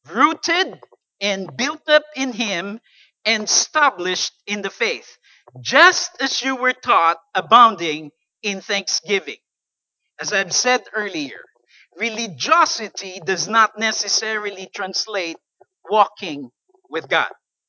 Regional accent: Philippines; I grew up in the Philippines. And in the Philippines, we're very much well known as the Christian or the very religious country.

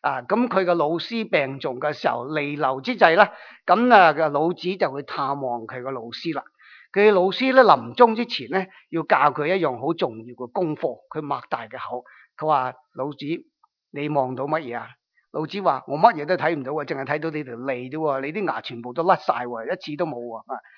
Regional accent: Guangdong, China; 我哋广东人话咧，恶死啊吓，

